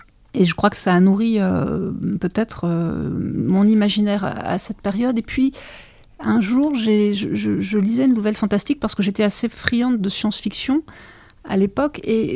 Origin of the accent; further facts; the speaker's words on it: Crépy, Hauts-de-France, France; born there; Je suis née à Crépy, donc c'est aussi la raison de ma présence aujourd'hui.